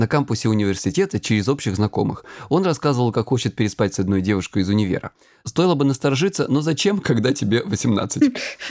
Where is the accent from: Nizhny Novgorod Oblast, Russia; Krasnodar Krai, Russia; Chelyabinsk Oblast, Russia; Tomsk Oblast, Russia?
Krasnodar Krai, Russia; мне 36 лет, я психолог, я мужик, я лысый и я с Кубани.